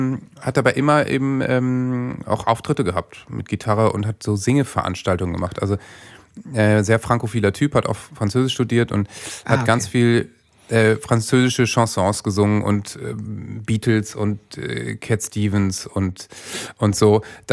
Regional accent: Worpswede, Lower Saxony, Germany; Also ich komme ja nur aus der Nähe von Bremen, Worpswede und so.

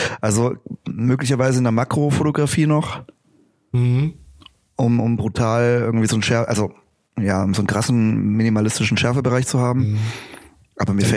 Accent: Brandenburg, Germany; Ich bin eine echte Spreewaldgurke.

